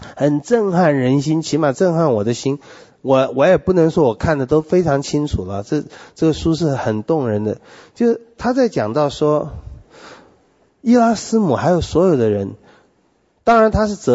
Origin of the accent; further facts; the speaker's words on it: China; 我们中国人马上会想到就是钱，我丢弃我自己的名，我丢弃我自己的富裕，我丢弃我自己的义。